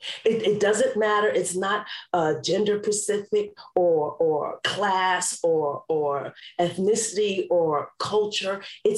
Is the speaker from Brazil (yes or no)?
no; New York City, New York, United States; but I grew up in New York City, and there a great part of New York City is their transportation system and the subway system.